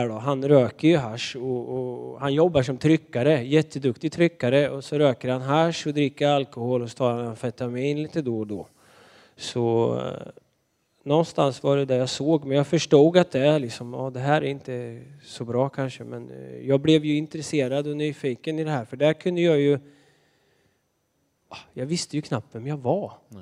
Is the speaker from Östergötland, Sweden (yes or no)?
yes; Linköping, Östergötland, Sweden; Ja, jag är östgöte, vet du. Det är jag.